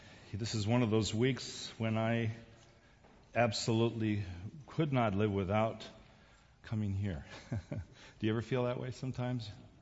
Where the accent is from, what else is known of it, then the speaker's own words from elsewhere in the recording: South Korea; when I was a kid growing up in Korea